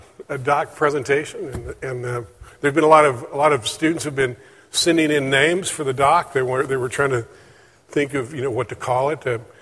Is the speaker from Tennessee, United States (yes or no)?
yes; Tennessee, United States; accent: East Tennessee; Now, my wife and I come from East Tennessee. We have a little bit of an East Tennessee accent still